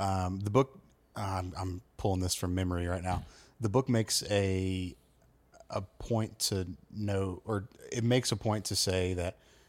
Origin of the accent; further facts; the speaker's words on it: the South, United States; accent: Southern; I'm because that kind of fits in with my natural Southern accent.